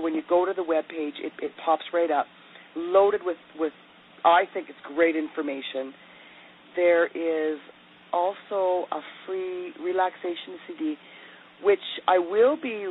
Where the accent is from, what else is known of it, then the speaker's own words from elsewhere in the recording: Canada; because I'm Canadian